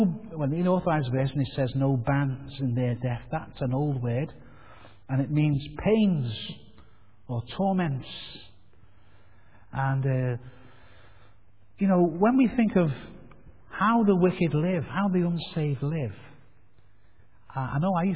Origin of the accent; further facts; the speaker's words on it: Heighton, North West England, United Kingdom; I come from Heighton, by the way, so it's not that posh there, but it's got one or two nice places.